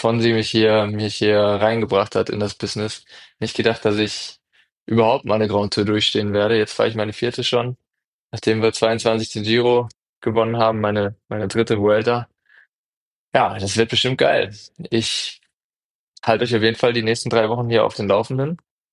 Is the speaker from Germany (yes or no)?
yes; Arnsberg, North Rhine-Westphalia, Germany; endlich mal in Essen und auch in Neheim, Arnsberg, in meiner Heimat, die Deutschlandtour zu fahren.